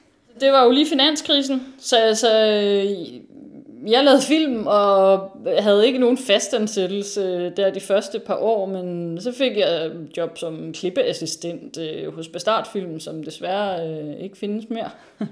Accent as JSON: {"language": "Danish", "region": "North Denmark Region", "country": "Denmark", "tie": "born or raised there", "said": "jeg er opvokset i Nordjylland. Men som datter af to sønderjyder. Mine forældre flyttede derop, fordi min far han fik job som dyrlæge"}